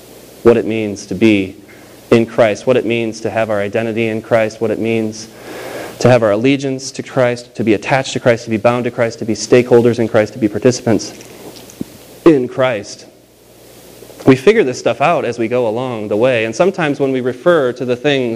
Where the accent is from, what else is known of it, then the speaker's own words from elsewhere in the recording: Chicago, Illinois, United States; growing up in the Chicagoland area, growing up a Cubs fan